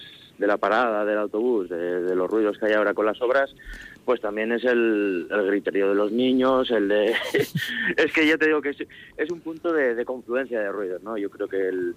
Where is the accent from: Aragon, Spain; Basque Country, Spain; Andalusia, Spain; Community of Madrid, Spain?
Basque Country, Spain; Bilbao; Yo aunque no lo parezca, soy de Bilbao.